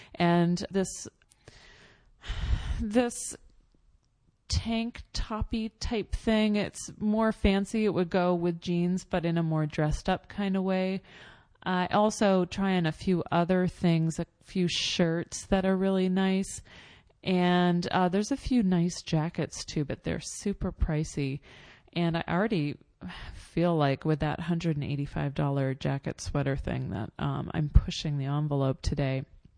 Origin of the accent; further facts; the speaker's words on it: New York, United States; And then she finds out I'm from New York.